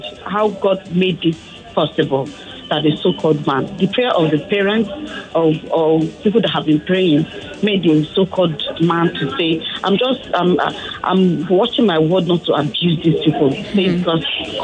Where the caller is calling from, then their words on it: Ikeja, Lagos, Nigeria; I'm calling from Ikeja.